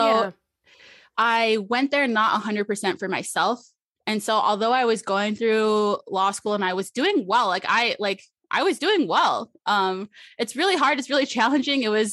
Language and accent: English; Arizona, United States; Yes, my whole family born and raised in Arizona.